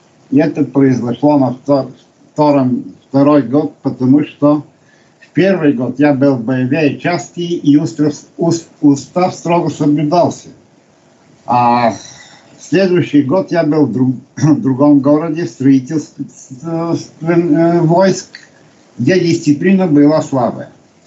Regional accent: Bulgaria; Russian is a second language; поскольку русский не является мой родным языком. Я из Болгарии.

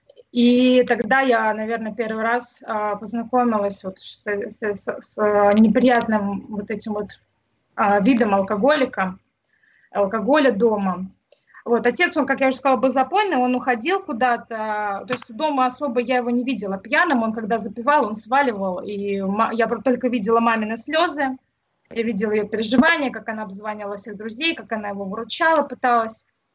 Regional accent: Moscow, Russia; born there; я родилась в Москве в семье интеллигентных родителей

